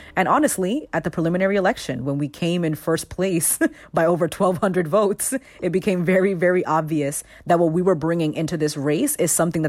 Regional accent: Boston, Massachusetts, United States; also born or lived in Bronx; My family moved here from the Bronx when I was about 9 months old. And so I'm a Bostonian.

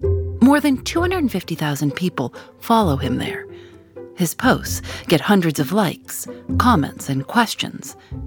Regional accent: Chicago, Illinois, United States; Well, I always thought growing up in Chicago that it's a place where you actually do need to pay attention to the weather.

